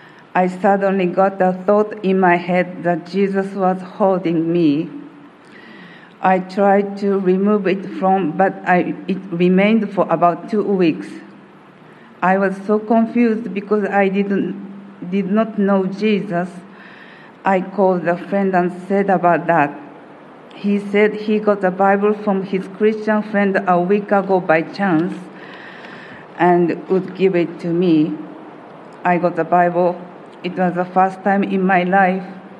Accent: Japan; I was born in a traditional Japanese family. My late loving grandfather, like this shot, was a Buddhist priest of the biggest temple in Osaka

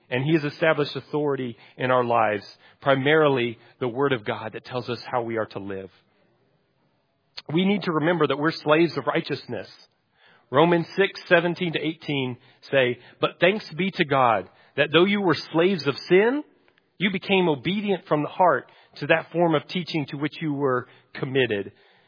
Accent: Texas, United States; And I'm from Texas. We especially don't like to be told what to do, right?

